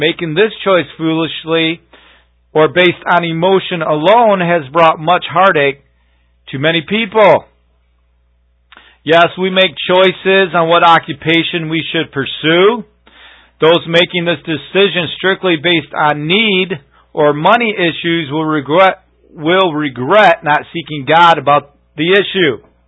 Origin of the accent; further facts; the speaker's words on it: United States; the reason why this country is so messed up is because of the choices that we have made as an American people.